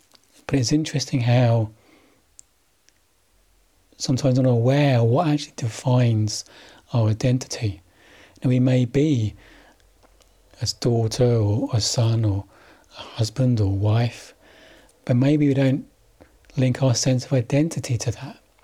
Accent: London, United Kingdom; also born or lived in Australia / Scotland; London born and bred, East End, Cockney. I don't really sound very Cockney. I'm technically a Cockney because I was born in within the sound of the Bow Bells.

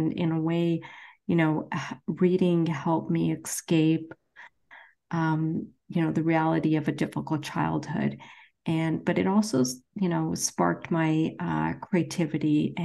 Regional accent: Canada; also born or lived in India; So I was born in India and I migrated to Canada with my parents in the early 70s.

